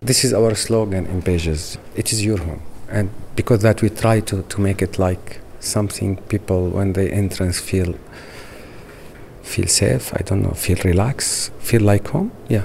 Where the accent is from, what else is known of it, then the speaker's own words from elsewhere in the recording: Syria; English is a second language; now in Amsterdam, Netherlands; I'm from Syria.